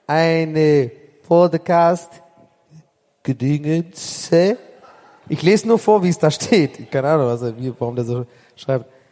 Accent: Hamburg, Germany; Moin, ich komme aus Hamburg.

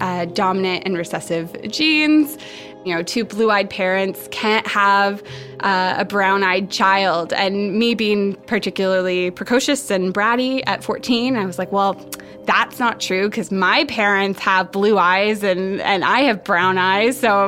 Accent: Ottawa, Ontario, Canada; born there; now in Vancouver, Canada; I was born in Ottawa in January 1991.

